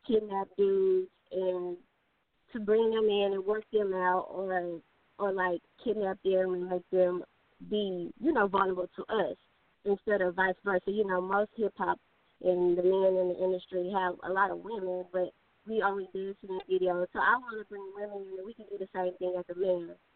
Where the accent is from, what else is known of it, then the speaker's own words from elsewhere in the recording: Atlanta, Texas, United States; Okay, so I originally came from, I'm from East Texas. It's a small town called Atlanta, Texas. But half of my family